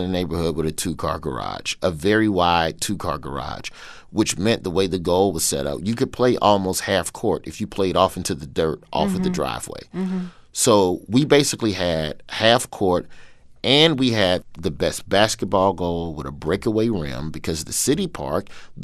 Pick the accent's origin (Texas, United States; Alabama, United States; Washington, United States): Alabama, United States; Birmingham; moved away as an adult; So I grew up in Birmingham, Alabama, on the west side. The neighborhood is called West End.